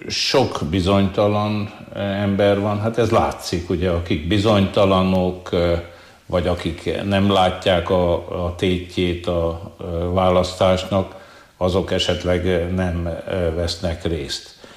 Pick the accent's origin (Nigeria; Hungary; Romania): Romania; Székely Land; Megmondom, hogy mi ránk magyarokra ez is jellemző, és a székelyekre is, én is székely vagyok.